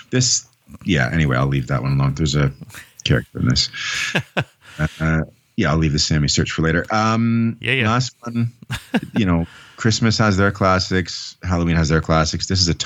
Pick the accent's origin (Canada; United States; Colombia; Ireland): Canada; I'll be honest with you, as a Canadian, I don't even know what Arbor Day is.